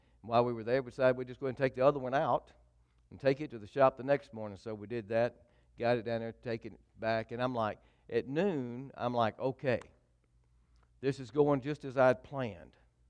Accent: Anniston, Alabama, United States; I grew up in Anniston.

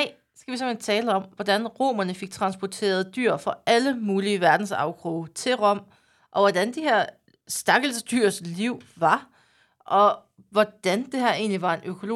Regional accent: Jutland, Denmark; da jeg var et lille pus, ja. en lille nysgerrig purk hjemme i Jylland

